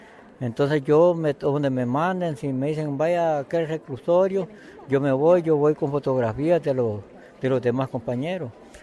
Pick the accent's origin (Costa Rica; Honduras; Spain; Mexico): Honduras; vengo de Honduras